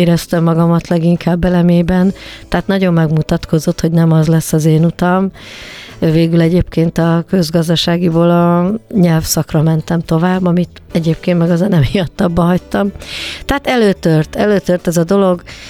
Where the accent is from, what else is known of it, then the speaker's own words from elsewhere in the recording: Budapest, Hungary; also born or lived in Zalaegerszeg; 4 éves koromban felköltöztünk Budapestre.